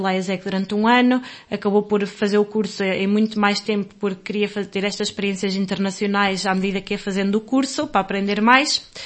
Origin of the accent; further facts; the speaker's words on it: Gafanha da Nazaré, Aveiro, Portugal; Eu e o Daniel somos da Gafanha da Nazaré.